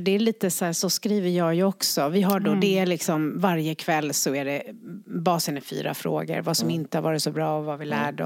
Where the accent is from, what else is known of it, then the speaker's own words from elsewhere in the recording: Skärholmen, Stockholm County, Sweden; Jag är från Skärholmen.